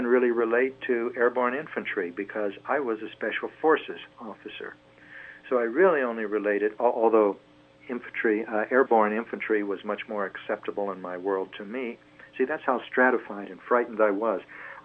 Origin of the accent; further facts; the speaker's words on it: Kansas, United States; when I was growing up in Kansas, I was quite angry